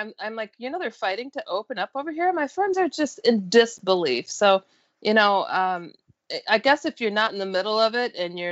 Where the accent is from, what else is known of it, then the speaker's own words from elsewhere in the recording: Wisconsin, United States; also born or lived in San Francisco; It's toasty, but I was originally from San Francisco but raised in Wisconsin, so.